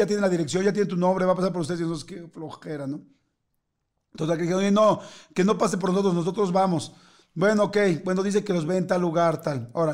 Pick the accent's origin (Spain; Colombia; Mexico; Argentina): Mexico; como somos los mexicanos